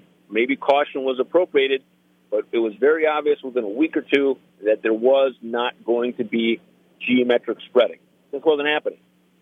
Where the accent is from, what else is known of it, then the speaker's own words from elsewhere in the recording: Nevada, United States; Now, I grew up in Nevada, 50 years here